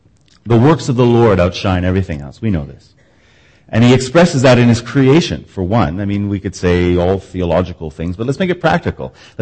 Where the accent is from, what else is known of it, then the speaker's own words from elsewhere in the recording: Victoria, British Columbia, Canada; For me, it's the smell of the sea when I get off the ferry from Vancouver to Victoria, my hometown.